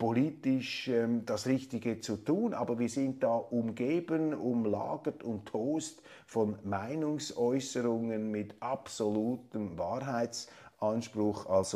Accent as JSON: {"language": "German", "country": "Switzerland", "said": "dass ich als Schweizer mit meiner begrenzten kleinstaatlerischen Sicht"}